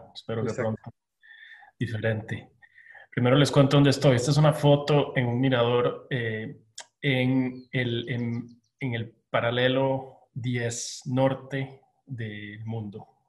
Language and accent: Spanish; Costa Rica; pero como estoy en mi país estoy tomándome muy buen café de altura, con una prensa francesa y toda la sofisticación correspondiente de un buen café. Entonces, si en Buenos Aires te comerías una buena carne y buen vino, en Costa Rica te tomas un buen café.